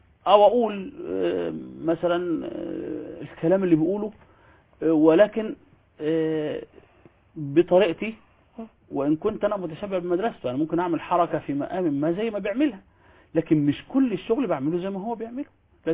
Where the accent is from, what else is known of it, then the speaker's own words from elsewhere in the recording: Ismailia, Ismailia Governorate, Egypt; born there; إسماعيلية، المحافظة الجميلة اللي أنا بحبها، وأساس الجد أساسا شرقية، يعني الجذور منبعها الشرقية، لكن أنا مولود من مواليد الإسماعيلية